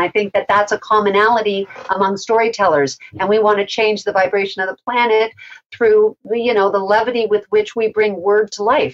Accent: Canada; I am Canadian.

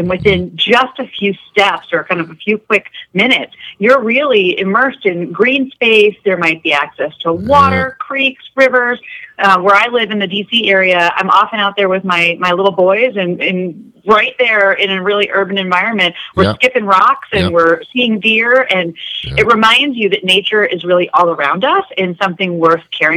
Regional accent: Chelmsford, Massachusetts, United States; It's actually my hometown. I'm originally from Chelmsford, Massachusetts. And so I grew up in the 90s

